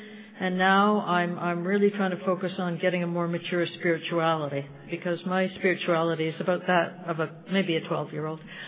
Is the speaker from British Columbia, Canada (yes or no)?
yes; Vancouver, British Columbia, Canada; I'm an alcoholic from Vancouver, British Columbia.